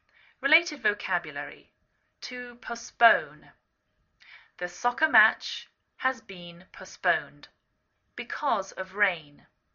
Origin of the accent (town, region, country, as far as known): England, United Kingdom; now in United States